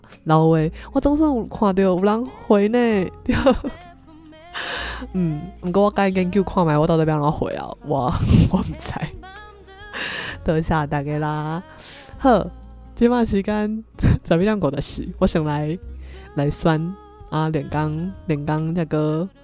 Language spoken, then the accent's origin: Chinese; Taiwan; 就是咱就是台湾人